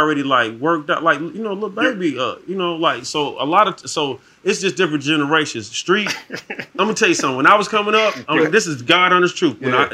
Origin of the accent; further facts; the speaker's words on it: College Park, Georgia, United States; You know what I'm saying? I'm from College Park.